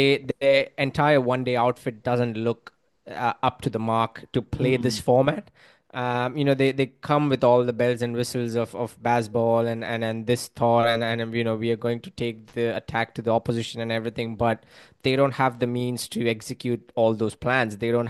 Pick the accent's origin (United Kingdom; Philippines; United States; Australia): Australia; With Group B, I would hope, as an Australian fan as well, Australia would go through.